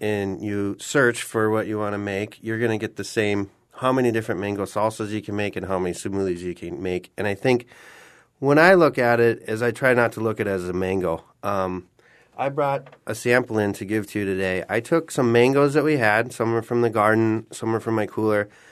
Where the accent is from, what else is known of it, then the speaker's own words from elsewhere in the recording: Minnesota, United States; You know, I'm from Minnesota originally where I pickle my northern that I catch in the winter because you can only feed your family so much northern.